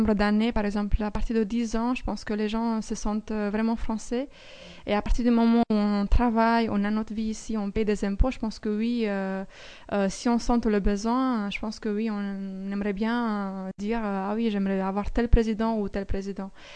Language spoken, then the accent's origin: French; Romania; puisqu'on l'a déjà en Roumanie, ça n'a pas marché.